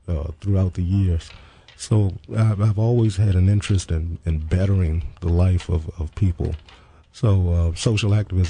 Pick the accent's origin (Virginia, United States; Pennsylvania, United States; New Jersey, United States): Virginia, United States; Richmond; I grew up in the Churchill section of Richmond, which was interesting and interesting times.